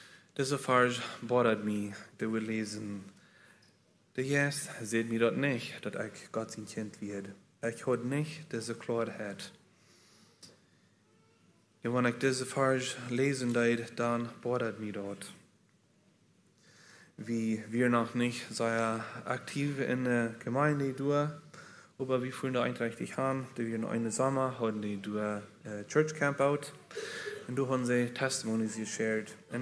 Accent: Leamington, Ontario, Canada; also born or lived in Mexico; Ich bin in Mexiko geboren, aber hier ganz hier in Ontario, in Leamington, abgewachsen.

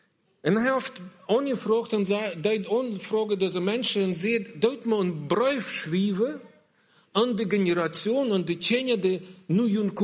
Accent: Bielefeld, North Rhine-Westphalia, Germany; Ich komme aus Bielefeld, und da steht Milse

